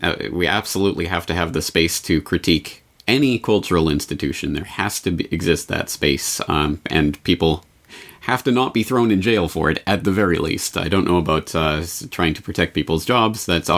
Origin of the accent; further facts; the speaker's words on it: Canada; And of course, I had the same type of indoctrination as a Canadian youth, thinking about the heroic exploits of Canadian military around the world